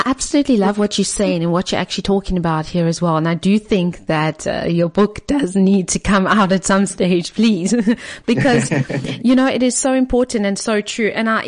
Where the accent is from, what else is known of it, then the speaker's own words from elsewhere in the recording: South Africa; even though we're both white. They're American. I'm South African.